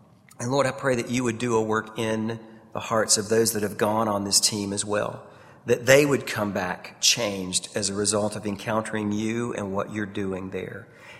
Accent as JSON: {"language": "English", "town": "Chattanooga", "region": "Tennessee", "country": "United States", "tie": "born or raised there", "said": "Early on, I was raised here in Chattanooga, born and raised in Chattanooga."}